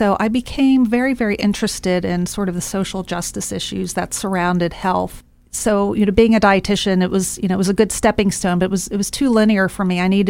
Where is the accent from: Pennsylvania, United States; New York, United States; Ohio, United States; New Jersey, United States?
Pennsylvania, United States; And so, you know, I grew up in a outside of Pittsburgh in a steel town.